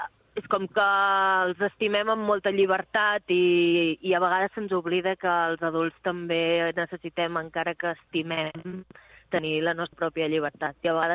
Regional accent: Barcelona, Catalonia, Spain; also born or lived in Castelldefels; now in La Llacuna, Spain; Jo sóc de Barcelona.

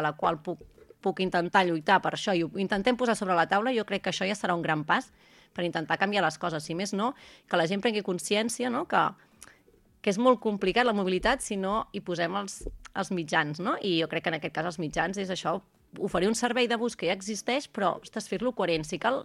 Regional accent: Catalonia, Spain; sóc molt pesada en que som del Penedès

